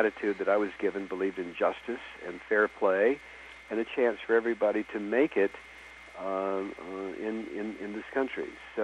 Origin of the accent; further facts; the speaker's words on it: Toledo, Ohio, United States; I grew up in Toledo, Ohio, in primarily in the late 40s and the 50s, and Toledo was, at the time, a very stratified city.